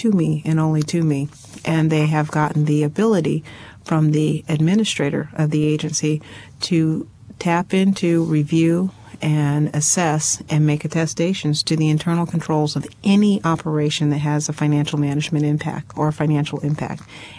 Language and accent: English; Alaska, United States; the best part of my job is to be able to go back to my home state, Alaska, go into the rural elementary schools in Bethel, Alaska